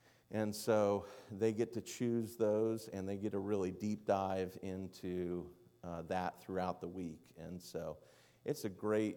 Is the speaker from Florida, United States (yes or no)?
yes; Florida, United States; I grew up in Southwest Florida.